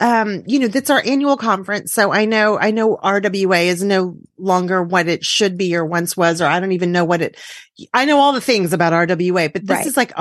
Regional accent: Texas, United States; as a Texan, I'm waiting next for Wicked Ghoulish Festival here in San Antonio

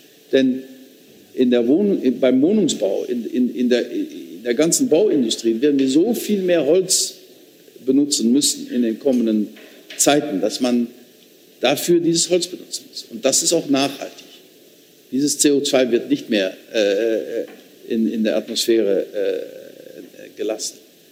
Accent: Netherlands; German is a second language; Meine Heimatstadt war bis 1973 immer bei den 3, 4 reichsten Städten der Niederlande.

